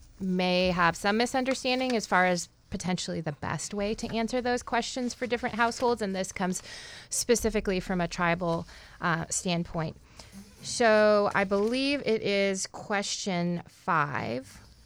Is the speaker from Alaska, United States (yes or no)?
yes; Kake, Alaska, United States; for example, I'm originally from Cake.